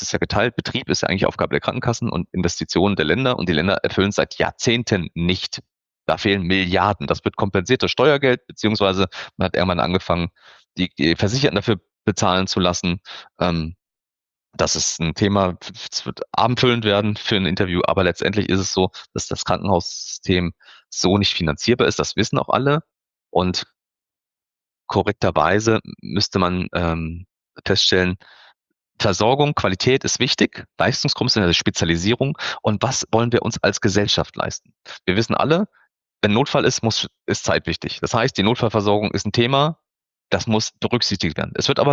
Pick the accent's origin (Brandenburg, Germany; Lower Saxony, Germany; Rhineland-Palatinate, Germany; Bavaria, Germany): Rhineland-Palatinate, Germany; Koblenz; ich komme aus Koblenz, würde nach Köln fahren, sind 100 Kilometer